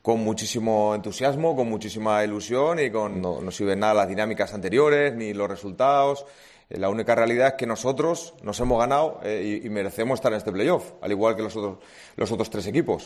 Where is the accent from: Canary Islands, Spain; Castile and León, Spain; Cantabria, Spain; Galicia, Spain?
Castile and León, Spain; Valladolid; born there; el Valladolid, que es el equipo de mi tierra, donde yo he nacido.